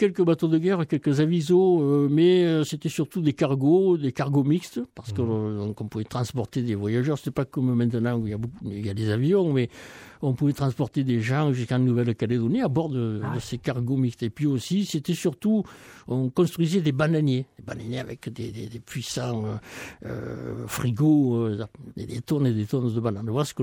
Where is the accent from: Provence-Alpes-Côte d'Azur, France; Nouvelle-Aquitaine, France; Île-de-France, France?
Provence-Alpes-Côte d'Azur, France; Port-de-Bouc; also born or lived in Fos-sur-Mer; je suis fosséen de naissance. Je suis né à Lauture, à Foss. Et lorsque mes parents ont déménagé pour habiter à Port de Bouc, j'avais 11 ans